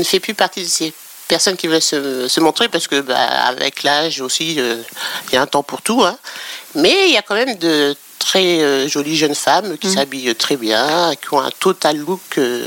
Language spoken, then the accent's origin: French; Normandy, France; moi, j'ai grandi en Normandie, mais on avait toujours un œil sur Paris